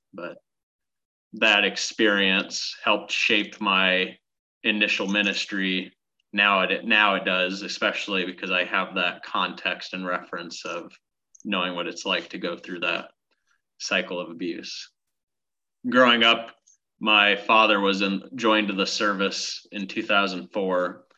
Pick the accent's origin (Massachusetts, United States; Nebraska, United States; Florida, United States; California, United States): Nebraska, United States; So my early life in growing up in Nebraska was tumultuous.